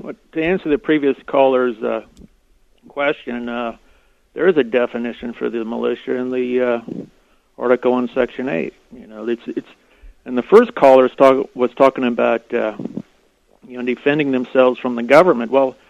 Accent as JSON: {"language": "English", "country": "United States", "said": "I have the right to be very arrogant, ignorant, and incredibly stupid because I'm American."}